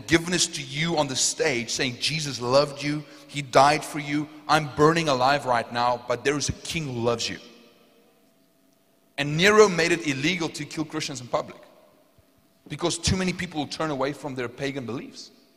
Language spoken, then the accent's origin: English; Potchefstroom, North West, South Africa; I was like, I'm from Potchefstroom. Nobody ever knows where Potchefstroom is, right?